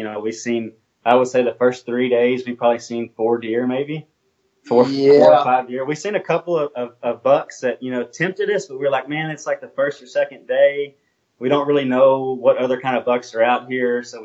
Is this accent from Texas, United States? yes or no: yes; Texas, United States; we're from Texas, so it's hot, you know, so we're used to heat.